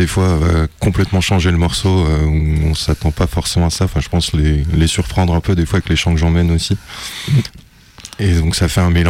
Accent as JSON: {"language": "French", "country": "Germany", "said": "Moi, j'ai la chance d'avoir la binationalité. Je suis allemand, bon, ce qui n'est pas anglais, mais du coup, je parle allemand."}